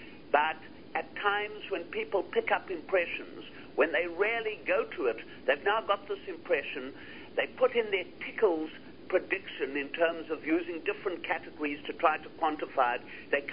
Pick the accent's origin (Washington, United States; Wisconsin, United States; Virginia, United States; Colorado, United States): Washington, United States; Seattle; When we talk about the word Seattle, it's interesting because I come from Seattle